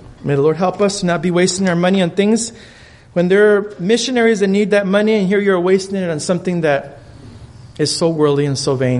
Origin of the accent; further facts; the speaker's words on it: Mexico; first language Spanish; English is a second language; now in United States; when I come across from Mexico into the United States, my first language was Spanish and then I learned English. My dominant language is English, believe it or not. But I speak good Spanish.